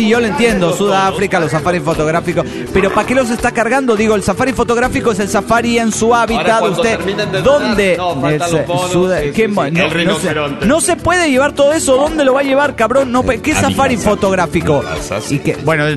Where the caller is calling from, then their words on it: Chile; de Chile.